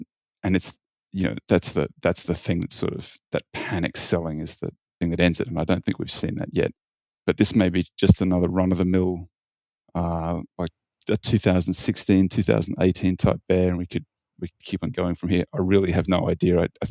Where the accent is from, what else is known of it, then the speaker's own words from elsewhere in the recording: Queensland, Australia; I want my Reds rugby in my hometown in Queensland to win